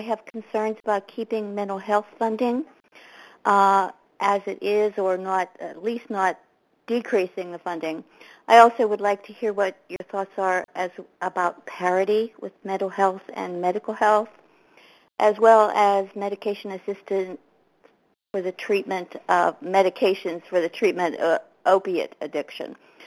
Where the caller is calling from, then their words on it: Pittsburgh, Pennsylvania, United States; I'm calling from Pittsburgh.